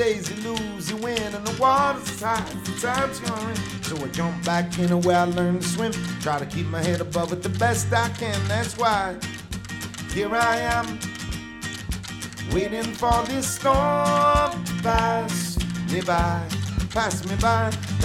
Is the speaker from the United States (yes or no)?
yes; United States; I never thought as an American artist that it was my music to, you know, take on.